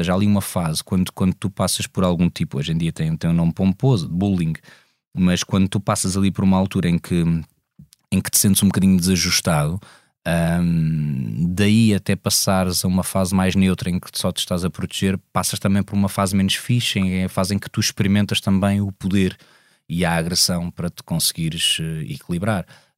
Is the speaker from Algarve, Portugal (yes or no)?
no; Amadora, Lisbon, Portugal; eu nasci no Príncipe Real, na altura em que o Príncipe Real não era das cevicharias e era um bocadinho mais hardcore do que é agora, mas apesar de tudo um sítio protegido